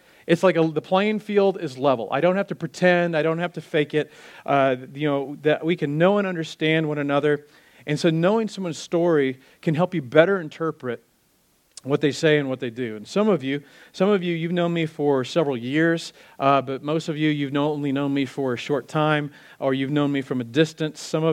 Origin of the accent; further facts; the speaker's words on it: Wisconsin, United States; now in Wichita, United States; And so my dad and I moved from Wisconsin to Wichita. And part of that, we had some extended family in the area.